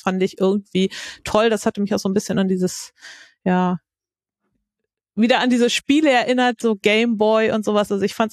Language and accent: German; Bremen area, Germany; Also ich komme auch aus der Gegend Bremen oben und habe dort auch studiert dann in Oldenburg.